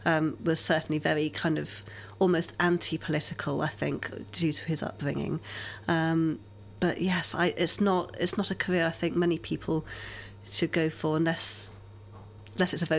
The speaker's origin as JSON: {"language": "English", "town": "Oxford", "region": "South East England", "country": "United Kingdom", "tie": "born or raised there", "said": "growing up in Oxford"}